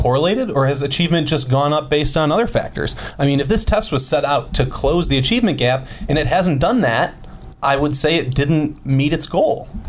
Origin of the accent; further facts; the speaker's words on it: Michigan, United States; You know, I'm from Michigan, all right? We don't have these fancy MCAS tests.